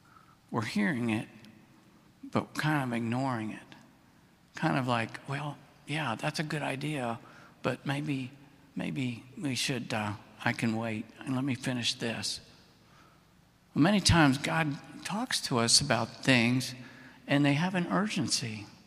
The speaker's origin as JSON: {"language": "English", "country": "United States", "said": "So I got there, and you know, I'm an American, so I got there on time"}